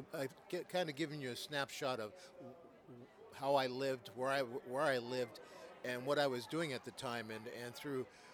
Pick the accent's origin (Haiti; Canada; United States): United States; San Francisco, California; born or raised there